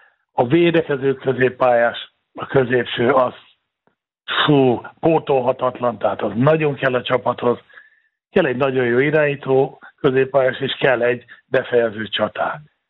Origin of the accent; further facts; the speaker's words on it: Szabolcs-Szatmár-Bereg, Hungary; born there; hát én vidéki vagyok, Nyíregyháza mellett születtem